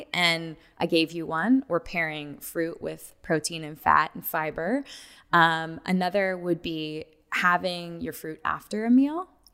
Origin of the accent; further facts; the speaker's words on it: California, United States; I think, growing up in the 80s, growing up in Southern California, people are at the beach all the time.